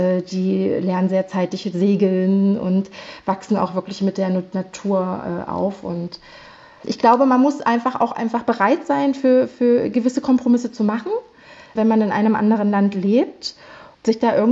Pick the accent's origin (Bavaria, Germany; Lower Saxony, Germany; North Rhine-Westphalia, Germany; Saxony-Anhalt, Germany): Saxony-Anhalt, Germany; Lutherstadt Wittenberg; moved away as an adult; also born or lived in Leipzig; now in Saint-Malo, France; Ich komme ja ursprünglich aus Lutherstadt-Wittenberg. Leipzig, dort habe ich 5 Jahre gelebt und meine Ausbildung gemacht.